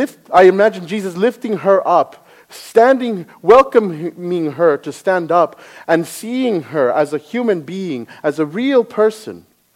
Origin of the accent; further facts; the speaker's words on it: Midland, Texas, United States; also born or lived in Odessa; I'm from Midland. I was born in Odessa, but moved here. But I was raised here. I went to school here.